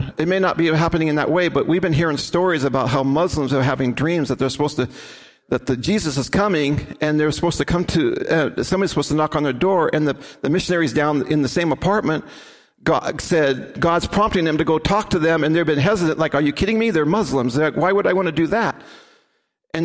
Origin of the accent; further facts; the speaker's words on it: United States; And she's from the Philippines. I'm from the United States. We met in Cambodia.